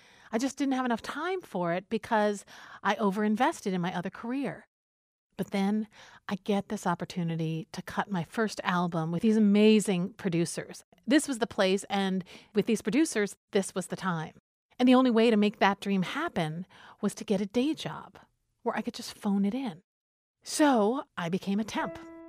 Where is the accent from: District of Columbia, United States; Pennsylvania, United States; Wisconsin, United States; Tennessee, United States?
District of Columbia, United States; Washington; also born or lived in Texas; now in Michigan, United States; I'm from Washington, D.C. originally, but I moved to Michigan because, well, Michigan called.